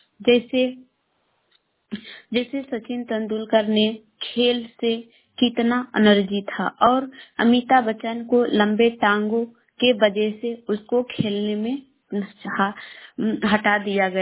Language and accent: Hindi; Bihar, India; मैं गुवा से शेखपुरा से बोल रही हूँ। मैं पटना जिला के रहने वाले हैं।